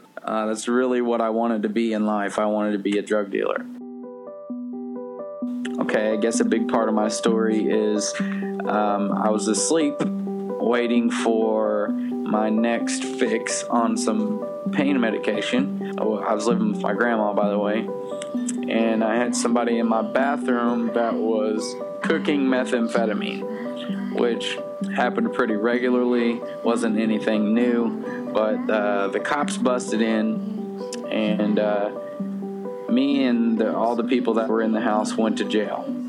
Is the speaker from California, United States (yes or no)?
no; Austin, Texas, United States; As far as everything else, I love Austin. That's my hometown. I love it. I love going there. I love seeing everybody, you know, that I grew up with.